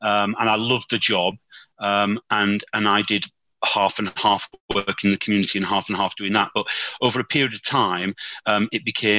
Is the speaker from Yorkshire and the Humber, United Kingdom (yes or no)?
yes; Holmfirth, Yorkshire and the Humber, United Kingdom; I am 49 years old. I'm 50 in 2 weeks' time. I was born in Yorkshire in a small town called Home Firth, which for some older people may well know as where a BBC programme called Last of the Summer Wine was filmed. It's a beautiful little Yorkshire town.